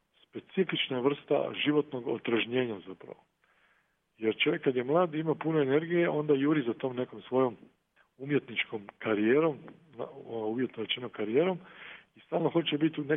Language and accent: Croatian; Zadar, Zadar County, Croatia; now in Split, Croatia; Kako sam ja rodom dalmatinac iz Zadra